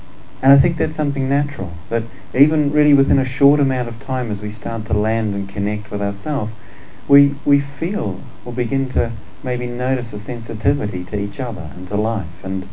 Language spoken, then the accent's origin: English; New Zealand; now in England; certainly in New Zealand where I grew up and in England where I live